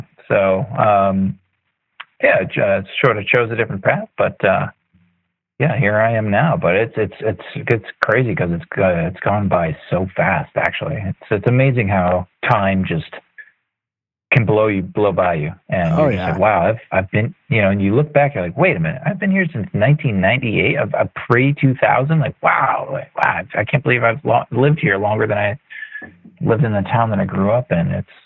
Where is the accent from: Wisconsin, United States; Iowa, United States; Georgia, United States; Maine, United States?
Maine, United States; Limerick; now in Philadelphia, United States; I actually moved here. I'm actually originally from Maine.